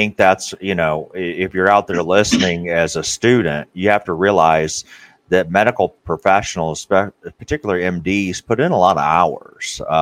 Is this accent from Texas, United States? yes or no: no; Atlanta, Georgia, United States; And he's located right in my hometown in Atlanta, Georgia.